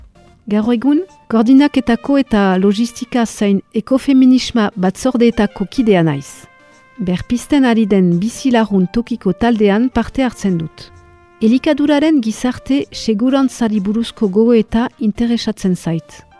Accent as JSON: {"language": "Basque", "region": "Brittany", "country": "France", "moved": "yes", "lives_now": "Urrugne, France", "said": "Britaniakoa naiz, familia biziki politizatuan eta ingaiatuan sortua. Baionara etorri nintzen"}